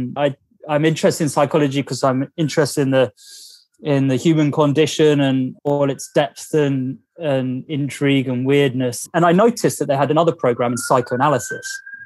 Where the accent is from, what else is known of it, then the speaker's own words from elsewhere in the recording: Bournemouth, South West England, United Kingdom; And I ended up doing a degree in psychology in my hometown and Bournemouth on the south coast of the UK.